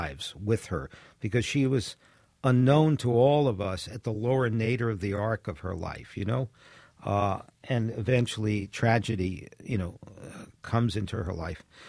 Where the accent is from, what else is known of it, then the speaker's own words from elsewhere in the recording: Brooklyn, New York, United States; also born or lived in California; I was born in Brooklyn, raised, lived in California for 40 years, came back.